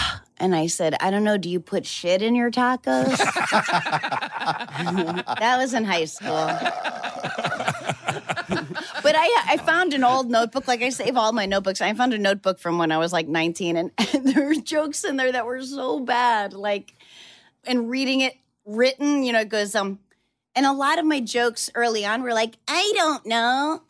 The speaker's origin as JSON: {"language": "English", "region": "New Hampshire", "country": "United States", "tie": "born or raised there", "said": "You know, I was growing up in New Hampshire. Really, I didn't know Jews."}